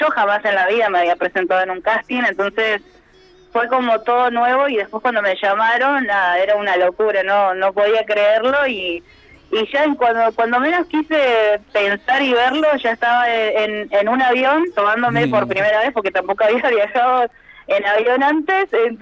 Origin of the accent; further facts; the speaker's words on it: Catriel, Río Negro, Argentina; somos, bueno, de Catriel, por ahí estamos como medio alejados de todas estas oportunidades o posibilidades que por ahí los que viven acá en Buenos Aires es como más cercano